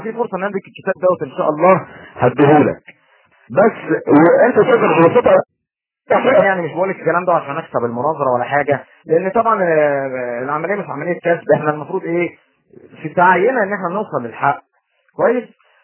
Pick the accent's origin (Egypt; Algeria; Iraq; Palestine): Egypt; انا شايف ان انت مصري وانا برضو مصري